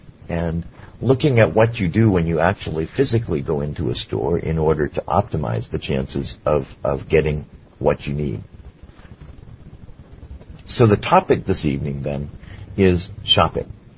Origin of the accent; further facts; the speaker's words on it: Miami, Florida, United States; Good evening … from Miami, Florida